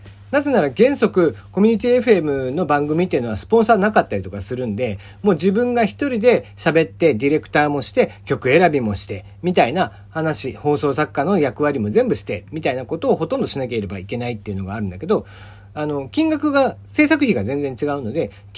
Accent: Kagoshima, Japan; born there; 僕は鹿児島生まれですけども、

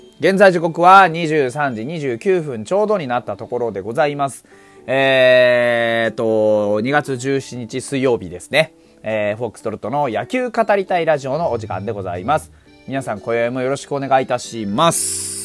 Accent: Hokkaido, Japan; 僕ら北海道民にとっても、ものすごく縁のある人

